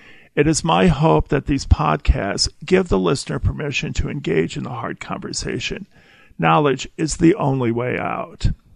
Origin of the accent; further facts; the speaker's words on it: St. Louis, Missouri, United States; growing up in St. Louis during a volatile time.